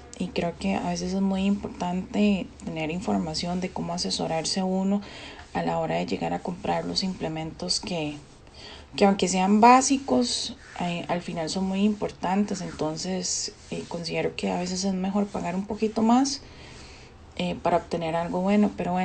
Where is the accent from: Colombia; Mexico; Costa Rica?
Costa Rica; Cartago; soy de Cartago.